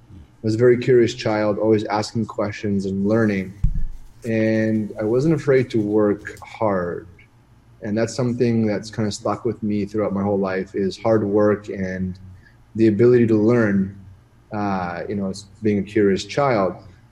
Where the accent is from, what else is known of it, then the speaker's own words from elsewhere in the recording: Ottawa, Ontario, Canada; also born or lived in British Columbia / Palm Beach; because I had never really left Ottawa. It's been my hometown, never really had an opportunity to go anywhere.